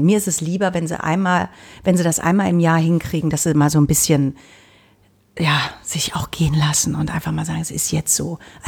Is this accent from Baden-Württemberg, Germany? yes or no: no; Cologne, North Rhine-Westphalia, Germany; man wird aber auch wirklich beschimpft als Kölner.